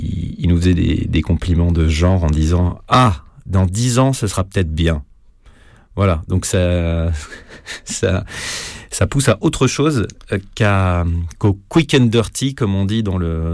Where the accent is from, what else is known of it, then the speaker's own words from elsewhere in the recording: Versailles, Île-de-France, France; Je suis né en Île-de-France, en banlieue, mais pas la banlieue chaude, plutôt la banlieue douce, puisque je suis né à Versailles et j'ai grandi là-bas.